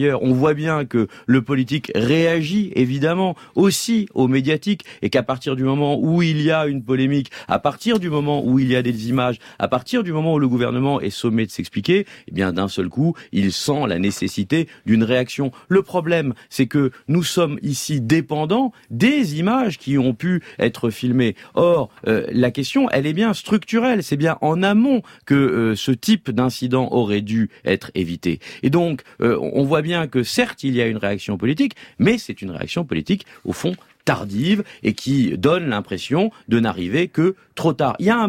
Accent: France; François Sureau comme moi-même, nous sommes français

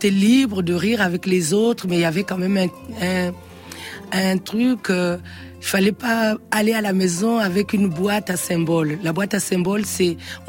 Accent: Pointe-Noire, Republic of the Congo; Oui, je suis née à Pointe-Noire.

